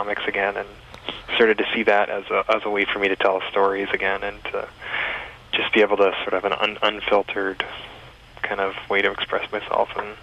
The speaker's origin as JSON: {"language": "English", "region": "Ontario", "country": "Canada", "tie": "born or raised there", "said": "I went away to school in Toronto from, obviously I grew up in Essex County"}